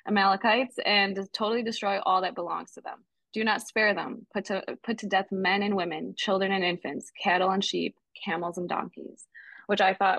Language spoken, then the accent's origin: English; Detroit, Michigan, United States; I'm originally from Detroit. Detroit is actually a French word, Détroit